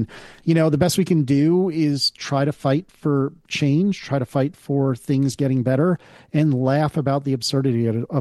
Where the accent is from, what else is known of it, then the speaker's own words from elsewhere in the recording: United States; it is broadly our as America, as an American's fault.